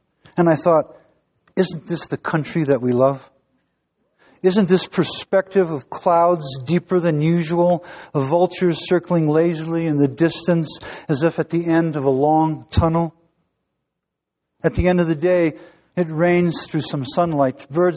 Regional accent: Lorain, Ohio, United States; This is a poem I wrote for a boy who was killed in Iraq, a boy from my hometown, Lorain, Ohio.

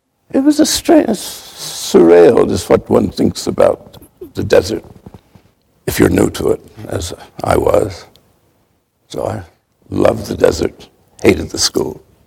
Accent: Washington, District of Columbia, United States; I was brought up in Washington, D.C. in the 40s

